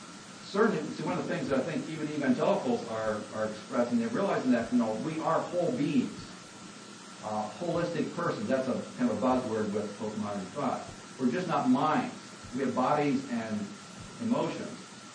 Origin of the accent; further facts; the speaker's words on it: Midwest, United States; I'm a landlubber from the Midwest